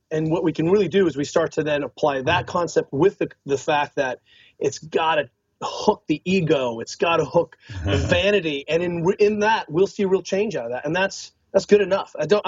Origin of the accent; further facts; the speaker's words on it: California, United States; Well, I'm from Northern California. I went to school in Boulder